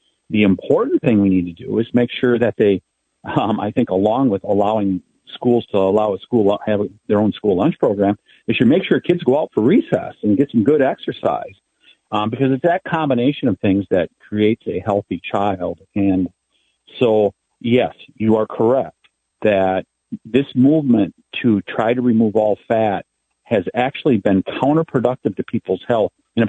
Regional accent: Wisconsin, United States; especially because we come from the dairy state, Wisconsin.

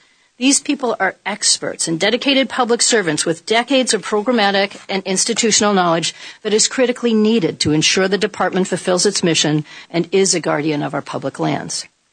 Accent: Maine, United States; So my national park, like Acadia in my home state of Maine, is understaffed

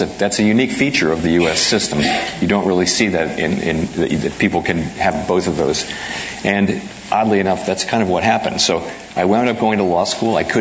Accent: Washington, District of Columbia, United States; And I grew up in Washington, D.C., and the whole Washington, D.C. political scene is there.

